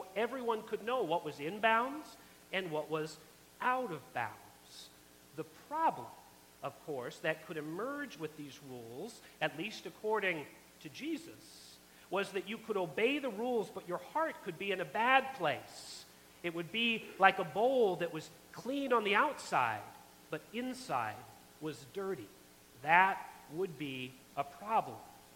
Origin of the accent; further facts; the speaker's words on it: United States; I realized as an American, I was now officially out of bounds.